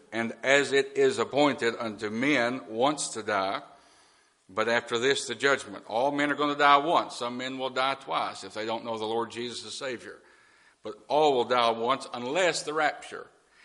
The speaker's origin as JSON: {"language": "English", "region": "Tennessee", "country": "United States", "said": "All they need to hear is that I'm from Tennessee and we handle snakes."}